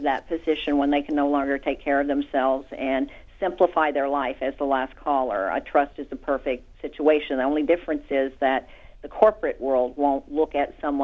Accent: Miami, Florida, United States; I'm originally from Miami, so I still stay in touch with tons of people there.

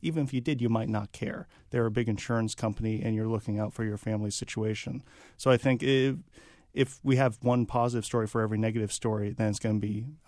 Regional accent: Washington, District of Columbia, United States; I'm going to be leaving the Monitor at the end of next week and moving down to Washington, D.C., my hometown, and going to be working for the Wall Street Journal

